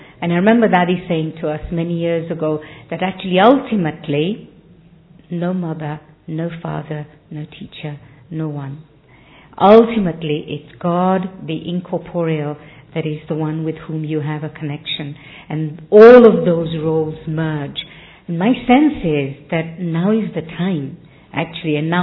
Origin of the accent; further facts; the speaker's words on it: India; English is a second language; because I've grown up in India, and so I know how parents speak to their children